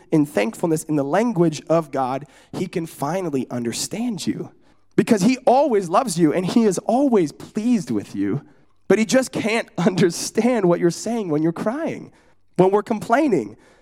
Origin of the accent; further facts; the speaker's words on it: Oregon, United States; also born or lived in Sacramento, United States; I was born in Sacramento, California. We were raised there for like 4 years, okay? And then we moved to Oregon. But every summer, we were back to California.